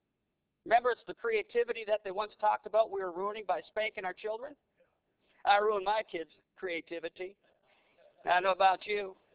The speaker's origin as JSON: {"language": "English", "country": "Canada", "said": "Now, as a Canadian, I can boast of the fact"}